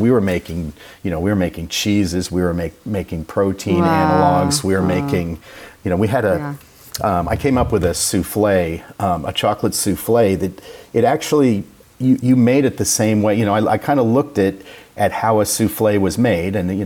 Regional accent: Boston, Massachusetts, United States; I grew up in the Boston area. I played guitar. I went to Berklee School of Music in Boston.

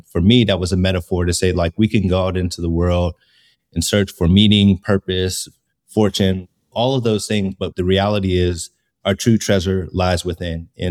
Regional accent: Pittsburgh, Pennsylvania, United States; and then in 2008, I got drafted back to my hometown team, the Pittsburgh Steelers.

